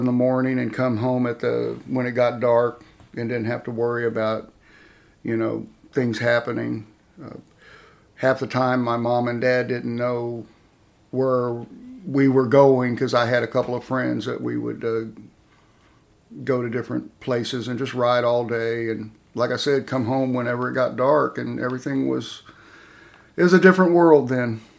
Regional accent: Harlingen, Texas, United States; I was raised in the Harlingen, Texas, which is down south, Rio Grande Valley, about 25 miles from the border of Mexico and South Padre Island.

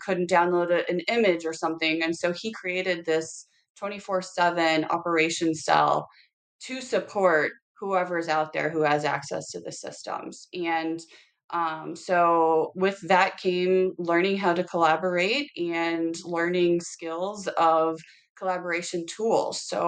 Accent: Missouri, United States; I'm from Missouri. Sorry, y'all.

